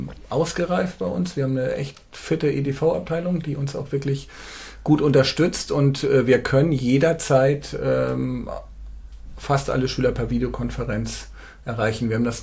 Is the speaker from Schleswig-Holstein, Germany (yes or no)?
yes; Schleswig, Schleswig-Holstein, Germany; Ich bin in Schleswig geboren, also in der Region verhaftet, in Schaal begrüßt geworden. Bin dann in Schleswig auch zur Schule gegangen, habe dort mein Abitur gemacht.